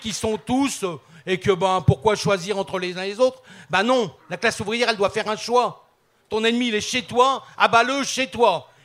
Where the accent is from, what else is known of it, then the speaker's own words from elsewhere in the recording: France; On n'est pas chinois, on n'est pas américain non plus. On est français, on habite en France